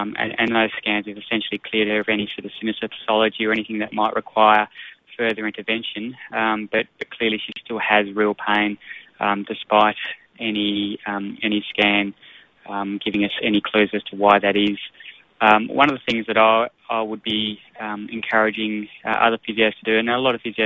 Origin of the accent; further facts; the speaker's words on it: Sydney, New South Wales, Australia; moved away as an adult; now in Melbourne, Australia; I'm actually based in Melbourne, not Sydney, although I was born and bred in Sydney and lived there for the first 20-something years of my life.